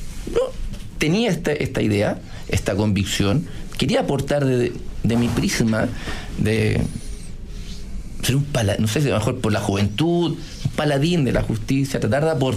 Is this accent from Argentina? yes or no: no; Concepción, Biobío, Chile; Yo soy nacido en Concepción, educado en Concepción